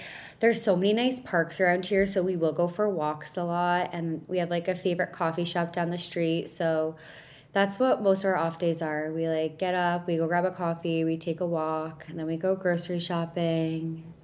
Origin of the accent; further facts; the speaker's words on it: Connecticut, United States; Oh, I guess the Yankees because I'm from Connecticut.